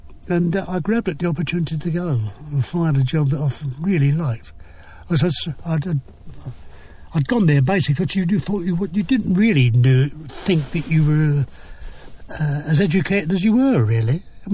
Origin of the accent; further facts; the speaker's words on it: Bermondsey, London, United Kingdom; born there; I was born in Bermondsey. What we used to call Round Town, which basically is that road, Redriff Road, that goes round the back there.